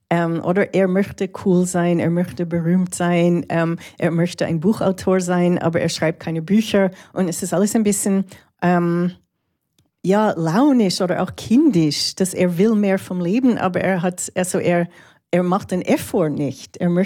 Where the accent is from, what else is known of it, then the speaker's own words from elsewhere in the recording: Toronto, Ontario, Canada; in Montreal und Toronto, wo ich aufgewachsen bin.